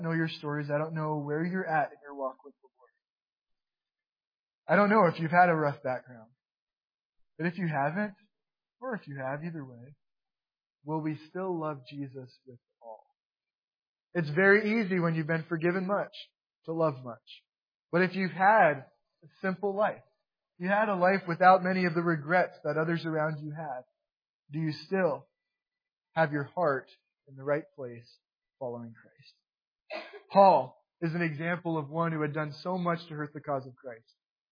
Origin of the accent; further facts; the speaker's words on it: New York City, New York, United States; I was telling her about my past growing up in New York City